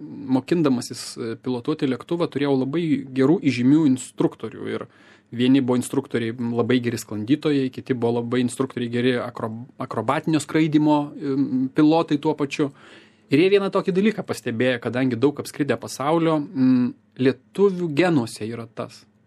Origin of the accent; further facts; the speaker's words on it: Lazdijai, Alytus County, Lithuania; iš ten, kur aš esu kilęs, iš Lazdijų, šalia yra Dusios ežeras, vienas iš didesnių ir garsesnių.